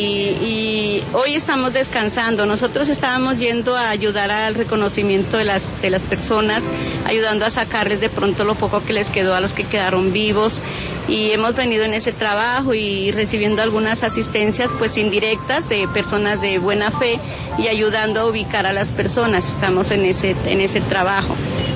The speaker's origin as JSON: {"language": "Spanish", "town": "Puerto Caicedo", "region": "Putumayo", "country": "Colombia", "said": "yo incluso soy de Puerto Caicedo, desplazada"}